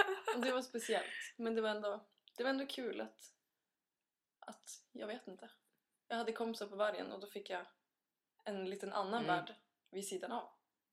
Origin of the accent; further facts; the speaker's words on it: Sweden; Ja, jag är helt svensk, men det är typ ingen som tror det.